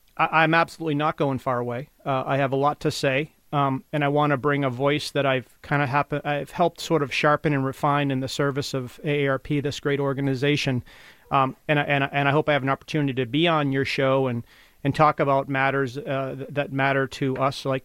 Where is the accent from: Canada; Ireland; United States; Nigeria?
Ireland; I'm Irish, so right, we talk like that sometimes